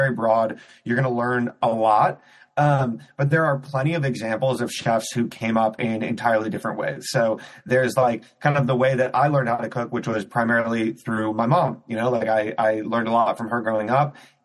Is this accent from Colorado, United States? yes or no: no; Cleveland, Ohio, United States; In terms of my background and story, so I grew up in Cleveland, Ohio.